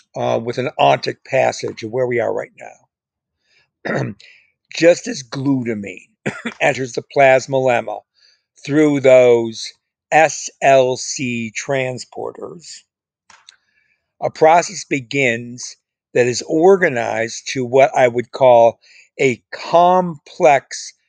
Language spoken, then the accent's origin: English; Chicago, Illinois, United States; And I grew up in Chicago, which is in the state of Illinois.